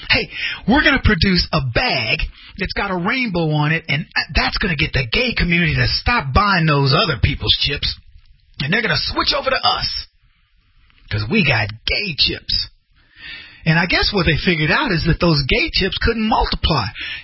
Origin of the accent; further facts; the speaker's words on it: the South, United States; I grew up in the South. Or as we like to say in the black community, the South.